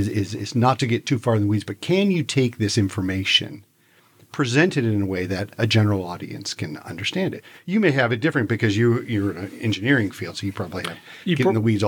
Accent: England, United Kingdom; Well, and this is the one thing I'd learned as an English person.

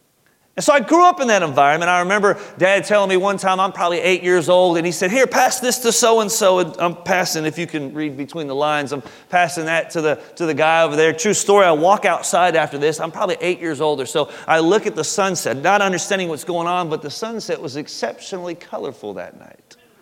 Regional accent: California, United States; So, but I'm originally from California, dude, and I was out there on the West Coast, man. And so I'm from Southern California.

